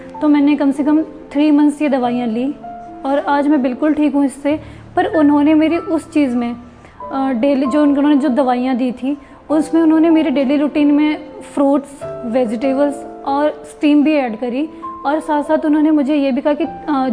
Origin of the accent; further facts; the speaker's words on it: Paonta Sahib, Himachal Pradesh, India; now in Chandigarh, India; मैं बेसिकली पांवटा साहिब से हूँ। 3 साल पहले ही मैं चंडीगढ़ में शिफ्ट हुई हूँ।